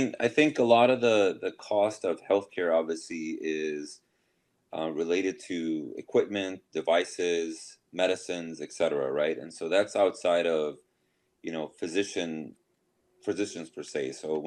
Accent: Minnesota, United States; moved away as an adult

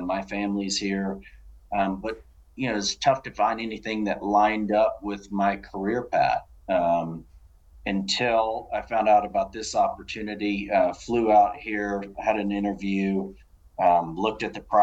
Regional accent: Texas, United States; My father was a golf professional out in East Texas. So I was born and raised in East Texas, grew up under his tutelage

